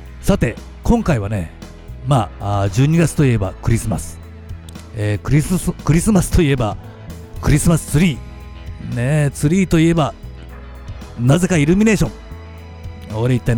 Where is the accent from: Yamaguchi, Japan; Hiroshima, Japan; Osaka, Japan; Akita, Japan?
Yamaguchi, Japan; どうしても俺がね山口県出身だからさ、西日本が中心になっちゃうんだけどさ